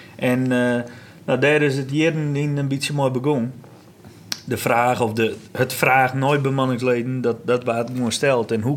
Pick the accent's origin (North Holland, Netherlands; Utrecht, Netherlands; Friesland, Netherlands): Friesland, Netherlands; Grou; Ik kom zelf uit Grauw.